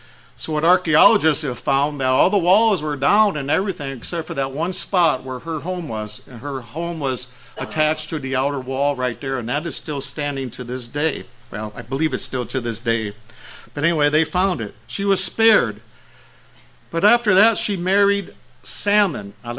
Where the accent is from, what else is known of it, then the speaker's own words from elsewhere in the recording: South Dakota, United States; also born or lived in Chicago; I was born in Chicago. I was raised mostly in South Dakota, but I do have some Southern blood in me because my grandparents were from Arkansas and Alabama.